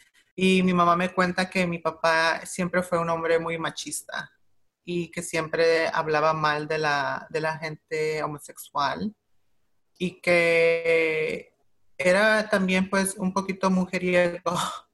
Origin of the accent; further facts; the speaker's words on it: Los Angeles, California, United States; born there; Yo nací en el White Memorial en East LA, un marzo 11 del 89. Mis padres son mexicanos de Oaxaca. Los dos son del mismo pueblo.